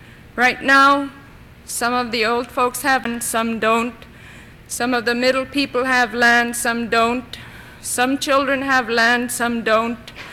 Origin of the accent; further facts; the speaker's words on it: St. Michael, Alaska, United States; also born or lived in Nome, United States / St. Mary's, United States / Anchorage, United States; I'm from St. Michael. I was born in Nome. I lived at St. Mary's, went to school there for 9 years.